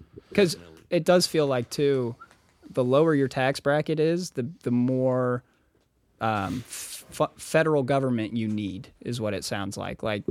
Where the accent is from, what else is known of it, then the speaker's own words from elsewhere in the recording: Noblesville, Indiana, United States; I grew up in Noblesville, so it's pretty much all young Republicans out there.